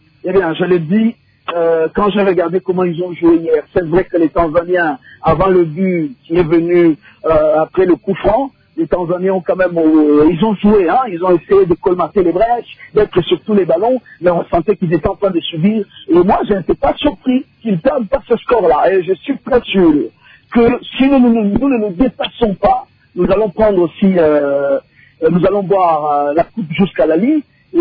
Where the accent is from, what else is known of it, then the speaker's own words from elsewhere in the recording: DR Congo; chez nous au Congo